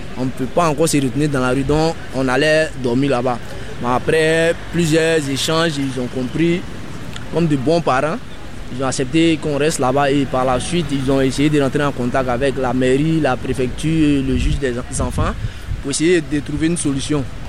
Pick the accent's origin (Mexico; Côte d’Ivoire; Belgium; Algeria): Côte d’Ivoire; now in Marseille, France; je suis ivoirien.